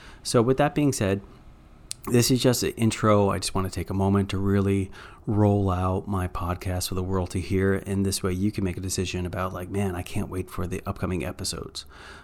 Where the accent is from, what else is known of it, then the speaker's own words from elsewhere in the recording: Slidell, Louisiana, United States; born there; also born or lived in Eastern Seaboard; I was born in Slidell, Louisiana back in 1977. And from there, I went up and down the Eastern Seaboard.